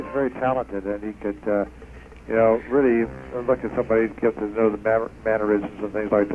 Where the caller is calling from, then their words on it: Lake Forest, Illinois, United States; I'm calling from Lake Forest, Illinois, which is just a little bit west of you.